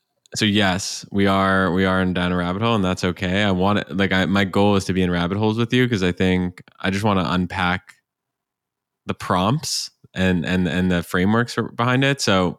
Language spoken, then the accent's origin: English; Canada; I'm Canadian, the best hockey players probably come from Canada.